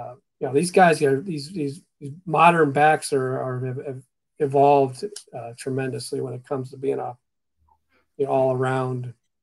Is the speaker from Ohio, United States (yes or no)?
yes; Ohio, United States; Holy buckets was never said when I was growing up in Ohio.